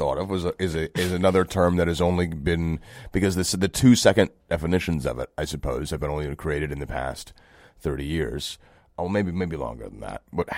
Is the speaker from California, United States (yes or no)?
no; Brooklyn, New York, United States; we grew up in Brooklyn, so.